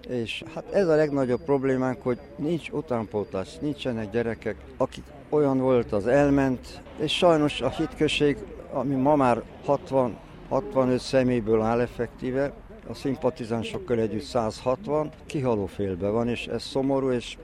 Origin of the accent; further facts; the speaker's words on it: Brașov, Brașov County, Romania; also born or lived in Budapest; Én 39-ben születtem, mint gyermek, budapesti gettóba, spanyol védettházba húztuk végig a háborút, és miután a szovjet hadsereg felszabadította Budapestet, akkor hazajöttünk Brassóba, illetve Romániába.